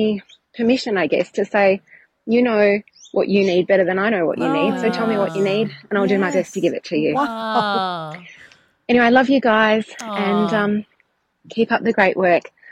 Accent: Perth, Western Australia, Australia; I'm a Chatterpie from Perth, and I just wanted to let you know how your podcast is having a ripple effect out in the community

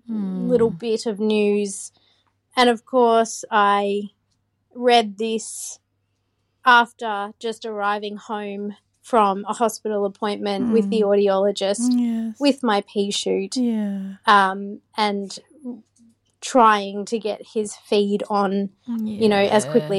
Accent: Queensland, Australia; Hi, Kate and Mandy. … I'm from Queensland.

